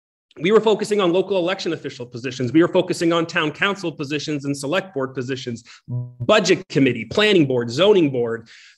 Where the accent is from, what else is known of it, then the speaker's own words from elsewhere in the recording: New Hampshire, United States; growing up in New Hampshire, you know, a lot of kids my age didn't stick around after high school and didn't come back after college.